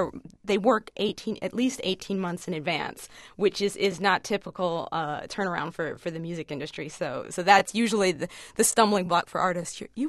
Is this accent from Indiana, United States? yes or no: no; Brooklyn, New York, United States; I went to a local music gathering in my hometown of Brooklyn